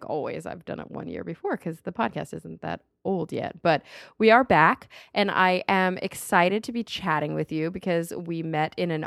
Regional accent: the South, United States; I'm from the South, a niche group.

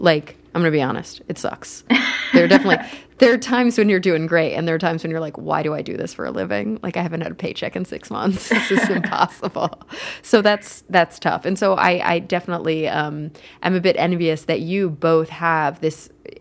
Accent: Texas, United States; I mean, I grew up in Texas. It doesn't really get more Southern than Texas.

